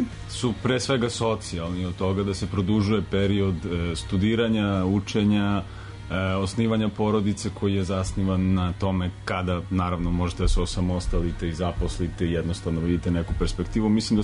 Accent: Serbia; pogotovo kod nas u Srbiji je jako teško.

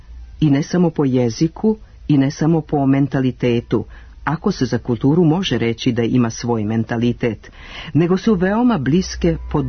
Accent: Serbia; Što se mene tiče, ja bih rekao da je moja rođina Srbija, pošto sam rođen u Srbiji, a da je moje otečestvo, moja otadžbina, Rusija, pošto su moji očevi i deda i pradeda i čukundeda i … bili Rusi.

